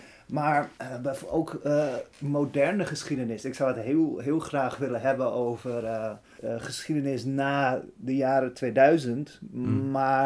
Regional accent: Netherlands; En omdat ik het als Nederlander vertel, kan ik het natuurlijk nooit 100% goed overbrengen.

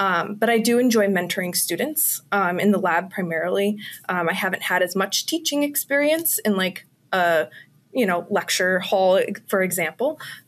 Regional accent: Madison, Wisconsin, United States; Yeah, so I grew up in Madison, Wisconsin, so I haven't gone very far. I did my BS degree here at Madison

